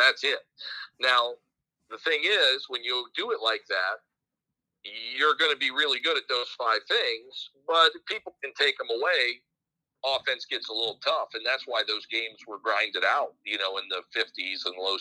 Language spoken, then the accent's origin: English; Ohio, United States; I grew up on Division III basketball in Ohio.